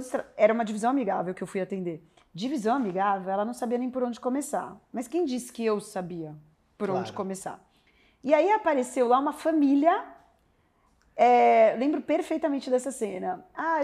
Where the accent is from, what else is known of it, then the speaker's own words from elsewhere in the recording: São Paulo, Brazil; Sou paulistana de feijoada e pizza. Então, eu queria voltar para cá.